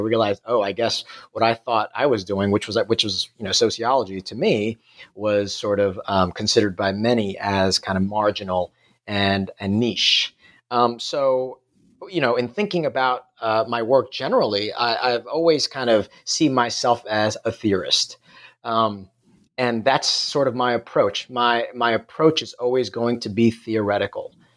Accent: New York, United States; now in abroad; I grew up in New York and I lived in New York for 30 some odd years. And then I've kind of moved to the other side of the world.

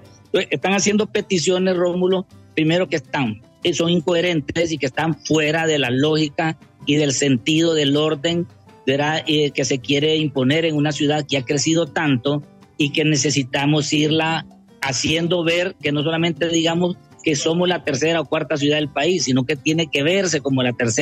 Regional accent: Honduras; que yo como hondureño

